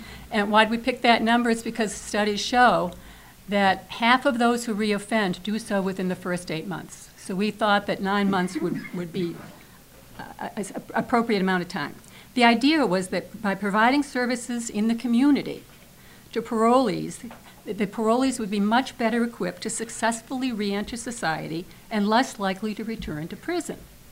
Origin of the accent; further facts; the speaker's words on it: Salem, United States; members of the committee … I'm from Salem.